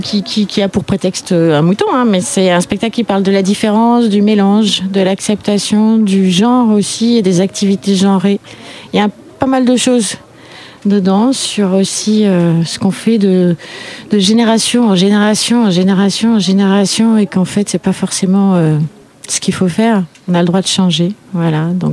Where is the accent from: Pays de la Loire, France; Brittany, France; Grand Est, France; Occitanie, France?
Occitanie, France; Toulouse; Nous, on vient de Toulouse.